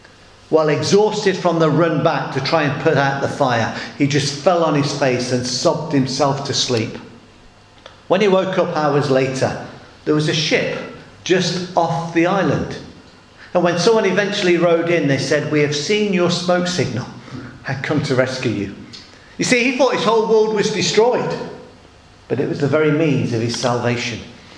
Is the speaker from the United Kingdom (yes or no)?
yes; England, United Kingdom; When I grew up in the Midlands